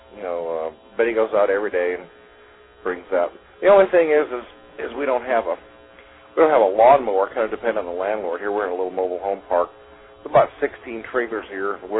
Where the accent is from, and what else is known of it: Louisiana, United States; born or raised there; also born or lived in Mississippi